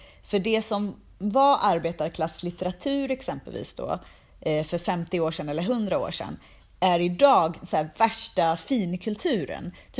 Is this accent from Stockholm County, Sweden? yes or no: no; Sandviken, Gävleborg County, Sweden; typ i Sandviken där jag är ifrån.